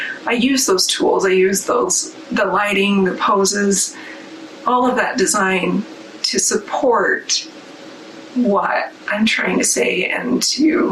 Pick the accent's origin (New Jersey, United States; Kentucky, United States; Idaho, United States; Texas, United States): Idaho, United States; There's a reason why I have the heritage that I do, that I'm Native American. There's a reason why I grew up in Idaho